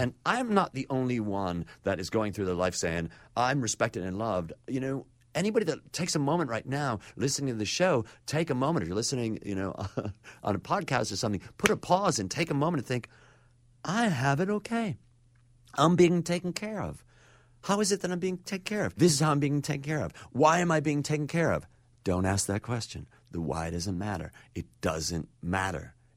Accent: Chicago, Illinois, United States; now in Los Angeles, United States; To be a Chicagoan in L.A. is huge.

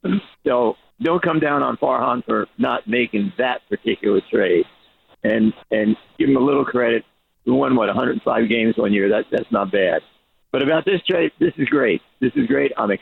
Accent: New Jersey, United States; I grew up back east, and you know, they're saying he couldn't close the deal on Judge. I grew up in New Jersey.

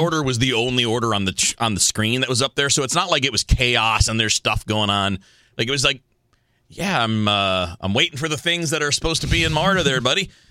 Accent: Eastern time zone, United States; I grew up in the Eastern time zone, too.

